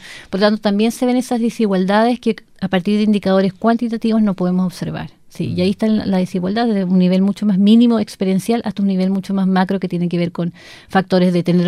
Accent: Santiago, Santiago Metropolitan Region, Chile; Yo que vengo de Santiago, acá la gente se desplaza entre ciudades, no al interior de una ciudad.

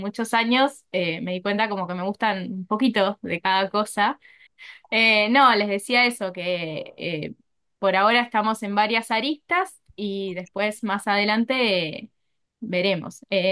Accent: Buenos Aires, Argentina; sí, soy de acá de Buenos Aires, Argentina.

